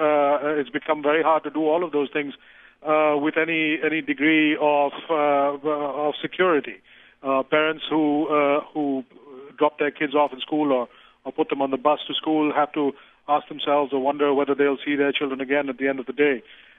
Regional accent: India; I'm Indian, as it happens.

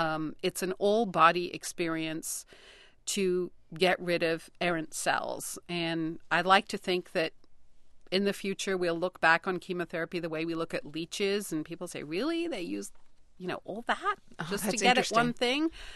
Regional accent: India; I'm a massive tea drinker. And tea I'm Indian. I like to drink good tea.

